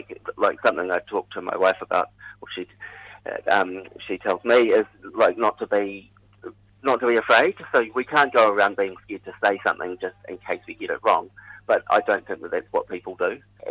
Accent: New Zealand; something I wanted to do as a New Zealander, you know, both to help keep the language going as well as kind of to help with my own identity.

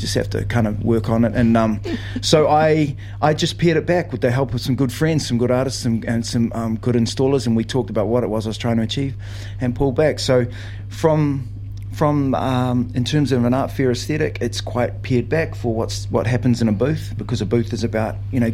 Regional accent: Porirua, Wellington, New Zealand; also born or lived in Niue; And so I grew up in Porirua, which is a big Polynesian community

